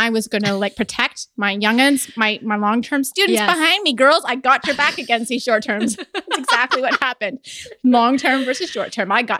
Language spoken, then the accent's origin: English; Canada; And as a Canadian, you know we apologize really well.